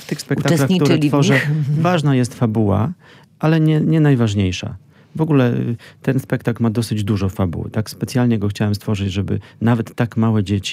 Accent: Ciepielów, Masovian Voivodeship, Poland; W moim rodzinnym Ciepielowie, gdzie się urodziłem na Mazowszu

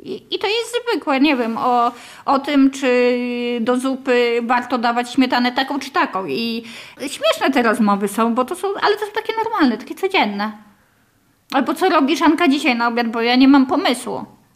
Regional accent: Tomaszów Lubelski, Lublin Voivodeship, Poland; ja nie jestem z Warszawy. Ja jestem z Roztocza, z Tomaszowa Lubelskiego. Małe miasteczko. Teraz już inaczej wygląda niż jak się stamtąd wyprowadzałam.

